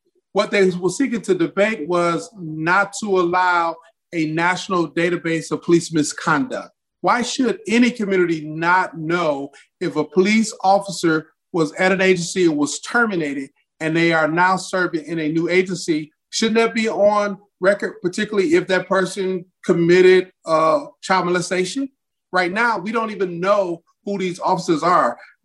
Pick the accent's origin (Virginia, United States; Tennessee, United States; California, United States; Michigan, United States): Michigan, United States; Detroit; Grew up Detroit, Michigan.